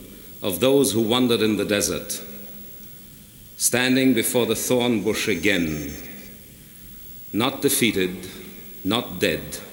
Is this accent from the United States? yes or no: yes; United States; It adds to my being an American.